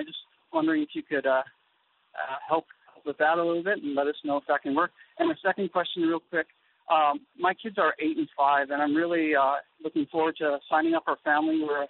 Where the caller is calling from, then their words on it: Winnipeg, Manitoba, Canada; I'm calling from Canada, Winnipeg